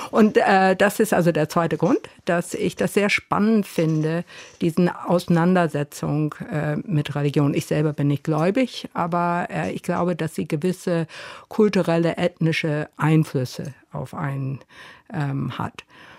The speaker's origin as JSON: {"language": "German", "region": "New York", "country": "United States", "tie": "born or raised there", "said": "bin ich groß geworden in New York, in einem Umfeld, in dem jüdisch sein, evangelisch sein, protestantisch sein eher eine ethnische Beschreibung war als eine religiöse."}